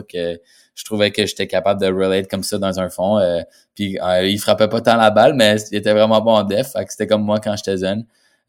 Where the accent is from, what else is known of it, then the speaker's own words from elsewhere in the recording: Saint-Bruno, Quebec, Canada; now in United States; Mais ouais, je vais être chez moi à Saint-Bruno, puis je pense que mes parents, si ça l'arrive, ils vont être beaucoup émotifs